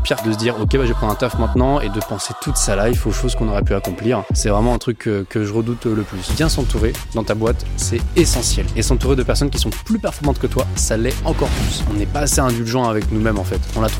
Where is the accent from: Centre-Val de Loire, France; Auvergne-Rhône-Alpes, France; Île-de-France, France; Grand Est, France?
Île-de-France, France; Paris; J'ai grandi donc à Paris, dans le 15e, là où je vis toujours chez mes petits-parents.